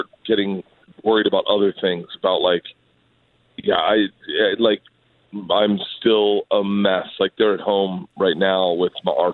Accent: Florida, United States; Growing up in Florida, lightning was super prevalent, you know?

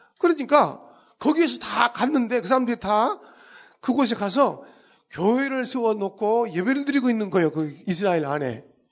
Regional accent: South Korea; 제가 한국 사람이고 뭐 아는 것은 별로 없지만

